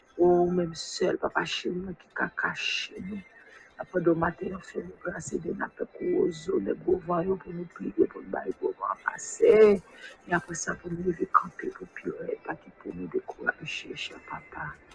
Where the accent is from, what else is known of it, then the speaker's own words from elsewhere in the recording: Haiti; Maintenant, nous venons de pays d'Haïti